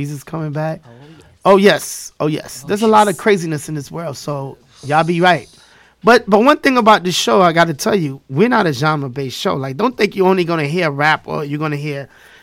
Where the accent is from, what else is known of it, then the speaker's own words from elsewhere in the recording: Haiti; accent: Haitian; You know, I'm Haitian, so, you know, my accent be, like, all fucked up.